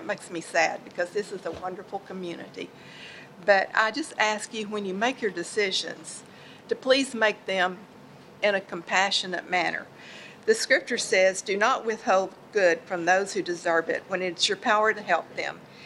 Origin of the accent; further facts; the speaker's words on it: Waco, Texas, United States; also born or lived in Edmond, Oklahoma; now I was born and raised in Waco, but we moved back here 11 years ago